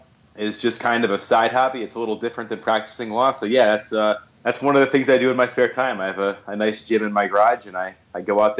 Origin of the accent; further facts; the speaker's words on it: Iowa, United States; also born or lived in Michigan / New York; So I kind of grew up all over the place. I was born in Iowa, lived in Iowa, Michigan, and New York growing up.